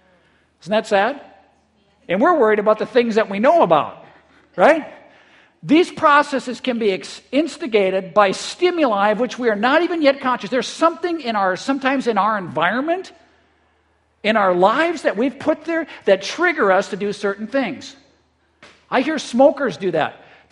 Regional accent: Midwest, United States; I come from the Midwest where we talk a lot about our work ethic, right?

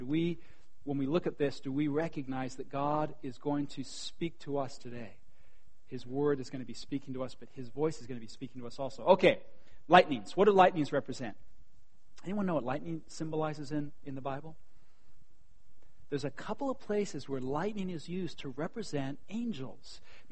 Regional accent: England, United Kingdom; I was raised in England and I have this natural reserve, okay?

